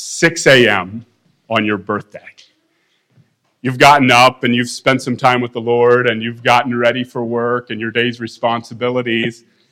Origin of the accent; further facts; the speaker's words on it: Ohio, United States; So I'm from Ohio, Holmes County area, if many of you know where that's at. I've grown up there.